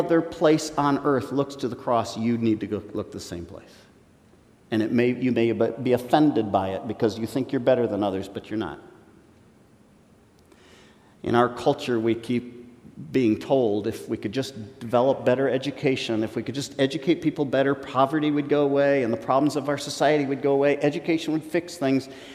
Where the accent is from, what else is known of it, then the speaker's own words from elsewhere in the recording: United States; Many of us growing up in America, we have had the privilege of living in the most dominant nation on earth in our lifetimes.